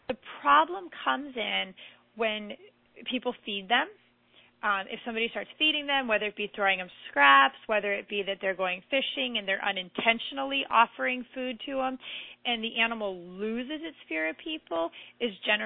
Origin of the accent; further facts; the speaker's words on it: Florida, United States; I mean, I grew up here. I'm a Florida native. I grew up on Lake Osborne here in South Florida.